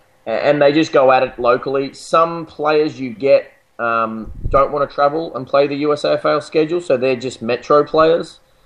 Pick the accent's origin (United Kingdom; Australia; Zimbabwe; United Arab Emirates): Australia; Mildura, Victoria; moved away as an adult; now in Austin, United States; I'm an Aussie from Mildura, Victoria, and played footy growing up all the way through under-18s and the beginning of a senior career down in Irimpel, which is just outside Mildura. And then I actually came over to the US when I was 18